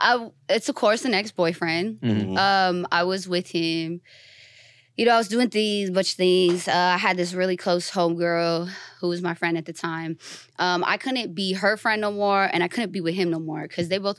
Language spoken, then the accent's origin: English; Pomona, California, United States; born there; also born or lived in Inland Empire / New York; Yeah, no, IE, man. I was born in Pomona, and I don't know. I spent the longest amount of my life in IE, like 8 years. Mm-hmm. But I've always traveled. I lived in New York for like 7 years.